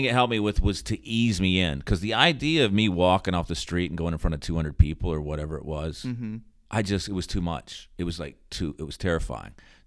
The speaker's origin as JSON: {"language": "English", "town": "Charlotte", "region": "North Carolina", "country": "United States", "tie": "born or raised there", "moved": "as an adult", "lives_now": "New York, United States", "said": "I grew up, born and raised in Charlotte, yeah."}